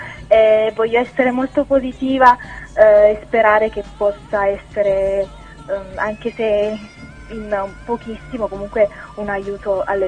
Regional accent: Naples, Campania, Italy; Ma diciamo che da buona napoletana, quando inizio a parlare non mi fermo più

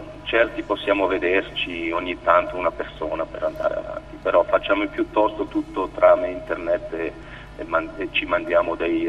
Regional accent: Belgium; siamo tutti del Belgio, siamo nati in Belgio, però abbiamo anche origini italiane

